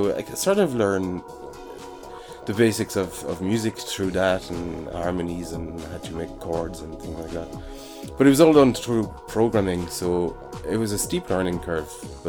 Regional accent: France; So I grew up in France, and I don't recall.

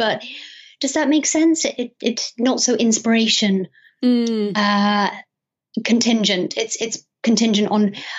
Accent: Wales, United Kingdom; now in Scotland, United Kingdom; I was born and brought up in Wales by a Scottish mother and an English father. So what we can basically say is that I'm British.

